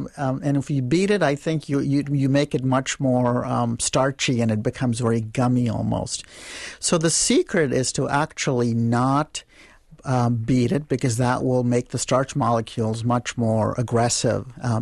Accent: Mumbai, Maharashtra, India; I was born and raised in Mumbai, which is used to be called Bombay, and it's on the west coast of India, and so cosmopolitan city

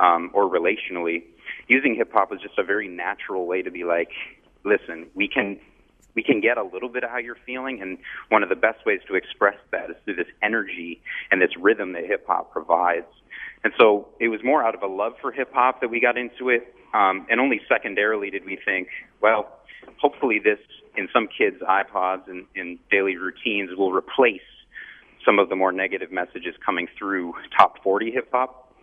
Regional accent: East Coast, United States; I grew up on the East Coast.

